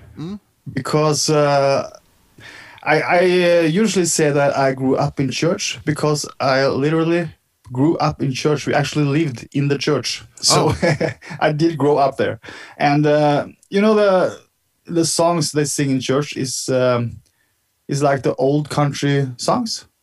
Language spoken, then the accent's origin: English; Norway; he think it was cool that I was from Norway